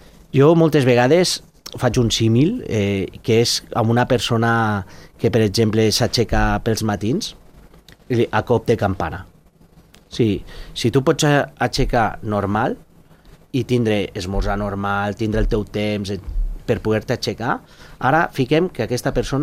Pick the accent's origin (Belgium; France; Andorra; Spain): Andorra; som d'Andorra, és que ho fem aquí